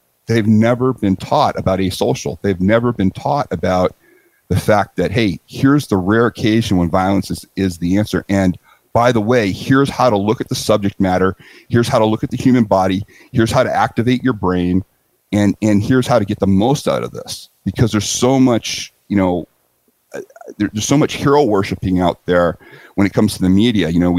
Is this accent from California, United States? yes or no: yes; San Diego, California, United States; I'm feeling very comfortable in San Diego. It's my hometown.